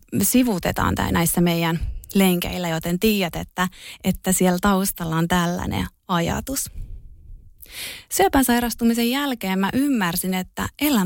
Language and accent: Finnish; Tampere, Pirkanmaa, Finland; accent: mix of Tampere dialect and Turku; now in Turku, Finland; tää on vähän tämmöistä sekoitus Tampereen murretta ja vähän ehkä Turkua. Mä oon siis Tampereelta kotoisin oleva, mutta nykyisin asunut jo kohta 8 vuotta Turussa.